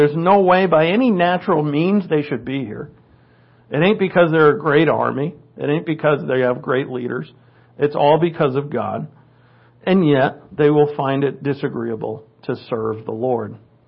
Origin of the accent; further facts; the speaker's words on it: New England, United States; accent: New England; Like I said, I go to my New England accent when I say doctor.